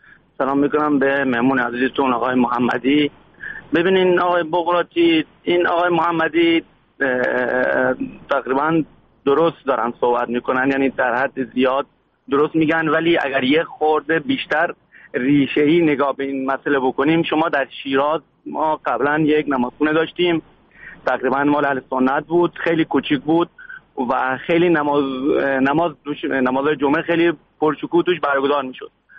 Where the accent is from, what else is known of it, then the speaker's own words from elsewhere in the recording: Iran; ما خودمون ایرانی هستیم